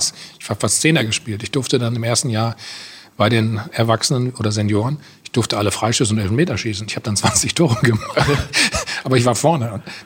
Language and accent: German; Bad Salzuflen, North Rhine-Westphalia, Germany; in Bad Salzuflen, wo ich aufgewachsen bin